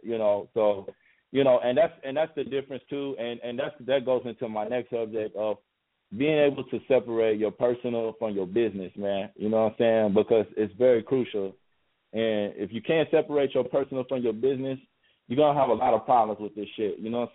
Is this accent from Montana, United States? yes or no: no; Texas, United States; I'm not from Atlanta, bro. You know what I'm saying? Like, I'm from Texas, bro. You know, that's where I'm from, bro.